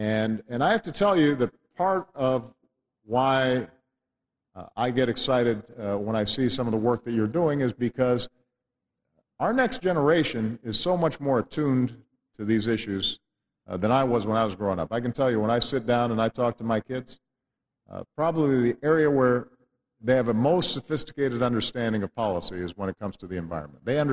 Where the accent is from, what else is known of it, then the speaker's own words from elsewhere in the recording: Chicago, Illinois, United States; In my hometown, the Chicago River, you probably could not find anything alive in there four decades ago.